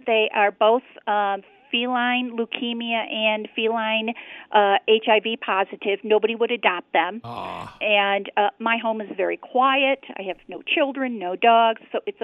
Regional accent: Toledo, Ohio, United States; I grew up in Toledo, Ohio

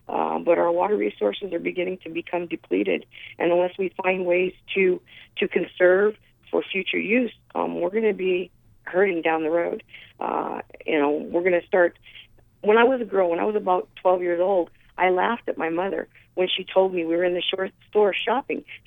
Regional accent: Arizona, United States; As you know, I come from mining country. I was born and raised in Arizona. I'm a native Arizonan.

